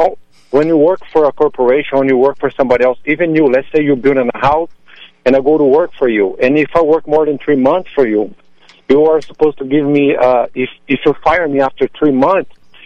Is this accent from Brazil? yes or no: yes; Minas Gerais, Brazil; English is a second language; I'm from Minas Gerais. Okay, it's like 4 hours from Sao Paulo.